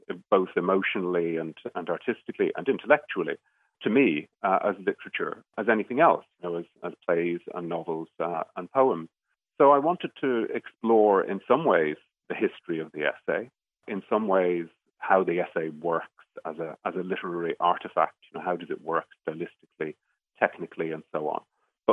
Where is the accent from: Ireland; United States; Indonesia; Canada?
Ireland; Dublin, Leinster; born there; now in England; I was born in Dublin and I moved to England about 20 years ago.